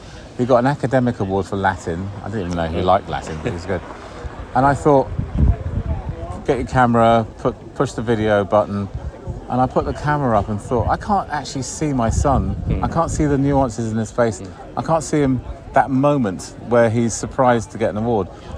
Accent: London, United Kingdom; I'm from West London, and I'm here in Limestone.

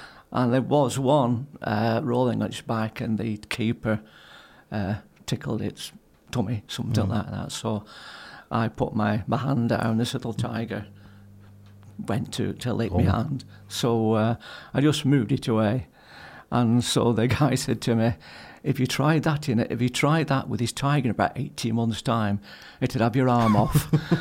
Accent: Glossop, East Midlands, United Kingdom; I've lived in Glossop for most of my life. It's my hometown. It's a town I love, and it's a town where I couldn't see myself moving anywhere else, to be honest with you.

